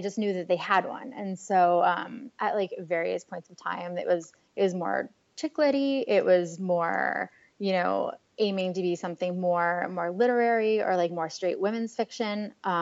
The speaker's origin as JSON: {"language": "English", "region": "Illinois", "country": "United States", "tie": "born or raised there", "also_born_or_lived": "Chicago / New York", "lives_now": "Washington, D.C., United States", "said": "Well, I grew up in Central Illinois, which is where Are You Sleeping is set. And now I live in Washington, D.C. But in the middle there, I lived in Chicago and New York for a while"}